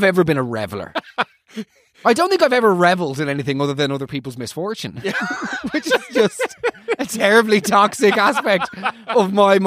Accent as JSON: {"language": "English", "town": "Killiney", "region": "County Dublin", "country": "Ireland", "tie": "born or raised there", "said": "Well, adjacent to Dunleary. Around the corner from"}